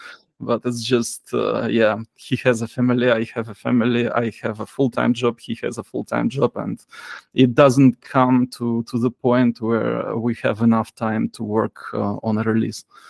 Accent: Chișinău, Moldova; There was a rock radio station as I grew up in Chișinău, the capital of Moldova

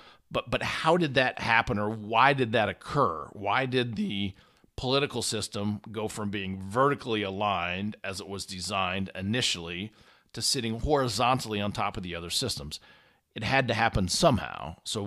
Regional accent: Indiana, United States; Again, I'm from Indiana, so I'm a Colts fan.

